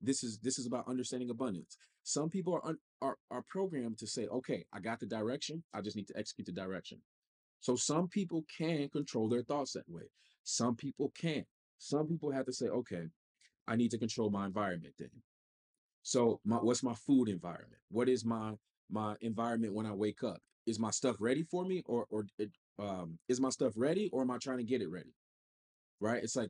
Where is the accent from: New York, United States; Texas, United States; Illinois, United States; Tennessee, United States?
Illinois, United States; He was from Wisconsin, I was from Illinois.